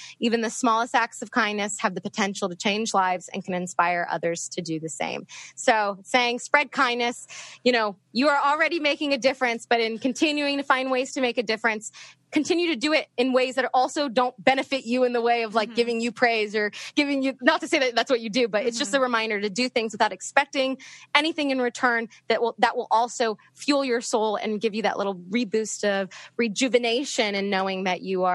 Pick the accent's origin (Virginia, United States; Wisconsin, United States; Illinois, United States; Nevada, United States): Virginia, United States; Franklin Farm; cause I grew up in Northern Virginia